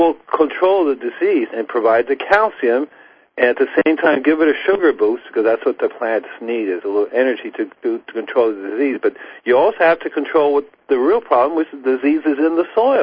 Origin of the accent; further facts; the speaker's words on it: Cuba; also born or lived in Puerto Rico; Because I know I grew up in Cuba and Puerto Rico